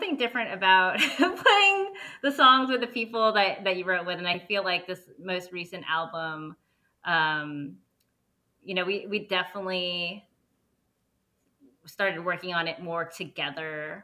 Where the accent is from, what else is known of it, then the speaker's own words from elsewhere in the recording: San Francisco, California, United States; moved away; also born or lived in Daly City; Born and raised in San Francisco. And then when I started high school, my parents moved to a small suburb south of San Francisco called Daly City.